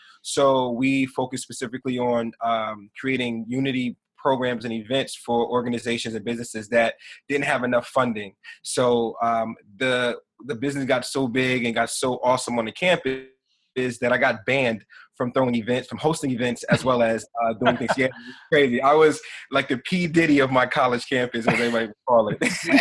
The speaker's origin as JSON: {"language": "English", "town": "Newark", "region": "New Jersey", "country": "United States", "tie": "born or raised there", "said": "From the beginning, I was coming from Newark, New Jersey, born and raised, and I'm the oldest out of four boys."}